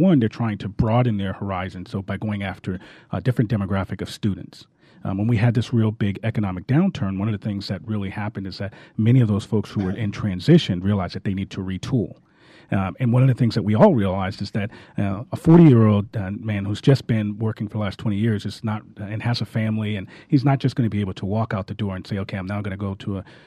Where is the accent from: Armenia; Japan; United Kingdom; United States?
United States; Boston, Massachusetts; now in Atlanta, United States; I'm actually from Boston. Been down in Atlanta about 13, 14 years.